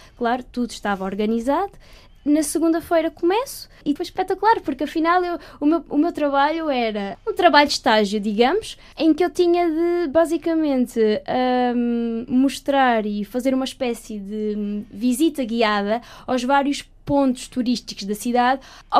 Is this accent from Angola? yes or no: no; Portugal; moved away; Porque eu vinha de Portugal, para mim estava ótimo, mas abaixo da média.